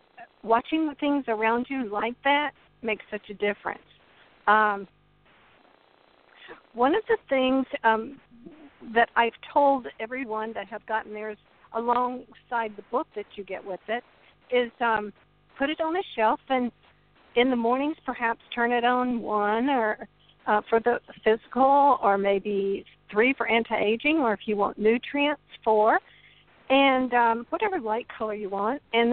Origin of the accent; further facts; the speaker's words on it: North Carolina, United States; now in Florida Keys, United States; I am from North Carolina, and in fact, just moved to the Keys 90 days ago.